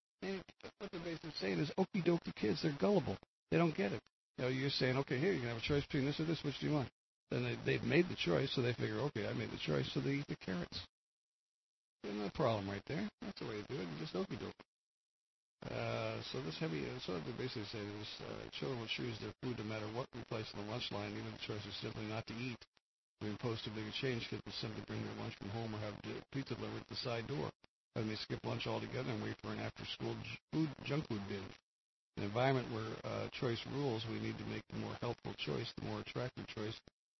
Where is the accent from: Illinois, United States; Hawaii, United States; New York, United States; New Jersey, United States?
New Jersey, United States; also born or lived in Pennsylvania; When I moved from New Jersey to Pennsylvania, we went to we were living in a rural area, you know, pretty much.